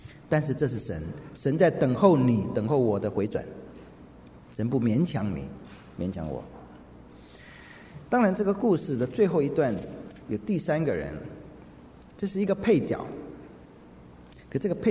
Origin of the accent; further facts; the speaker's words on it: China; 我们中国人当然是拿了第一份薪水，哎呀不好意思